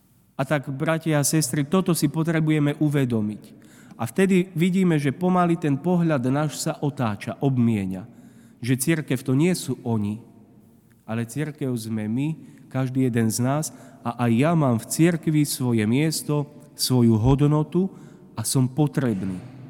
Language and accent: Slovak; Spiš, Slovakia; Ja pochádzam zo Spiša a v našom nárečí sa povie